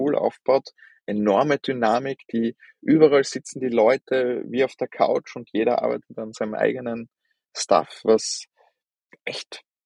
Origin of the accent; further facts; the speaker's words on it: Austria; aber was die genauso brauchen wie die bei uns in Österreich ist eines